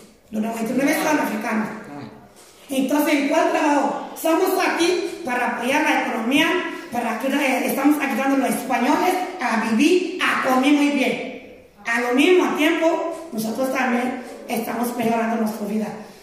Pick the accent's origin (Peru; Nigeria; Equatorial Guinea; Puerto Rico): Nigeria; now in Sevilla, Spain; Yo trabajaba en banco antes, en 8 años, en mi país, First Bank Nigeria PLC.